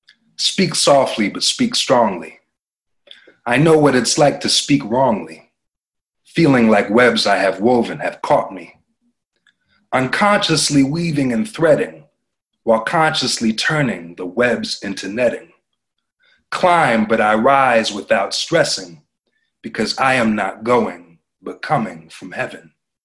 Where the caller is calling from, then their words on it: Philadelphia, Pennsylvania, United States; I'm coming from Philadelphia, Pennsylvania, which is in America.